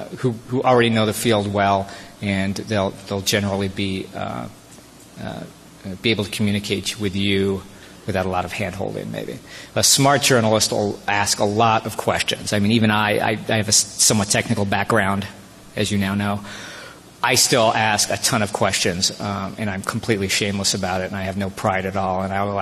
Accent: Los Angeles, California, United States; I grew up in Los Angeles, so I knew it well.

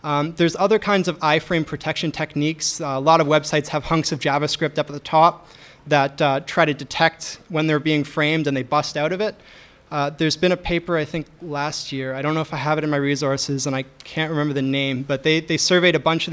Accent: Toronto, Ontario, Canada; I'm from Toronto, so we just survived the G20 stuff

